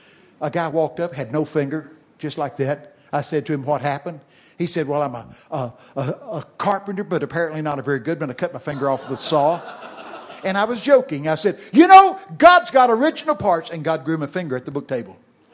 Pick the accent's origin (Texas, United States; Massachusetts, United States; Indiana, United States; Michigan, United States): Texas, United States; See, I'm from Texas. I can work with that.